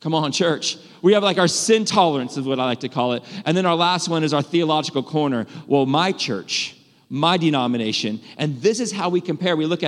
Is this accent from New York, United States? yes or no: no; California, United States; I'm a Californian now who's coming to Georgia.